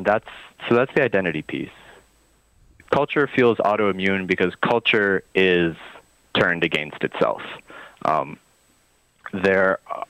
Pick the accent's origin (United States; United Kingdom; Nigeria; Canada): Canada; Vancouver, British Columbia; I was born in Vancouver. I grew up there largely.